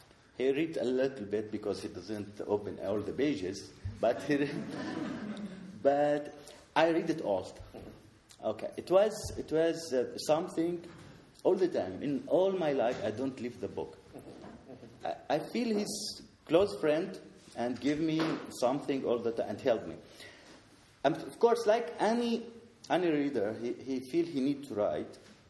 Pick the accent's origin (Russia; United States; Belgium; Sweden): Sweden; English is a second language; also born or lived in Damascus, Syria; of course I am Sweden, I'm from Sweden, but Damascus make me.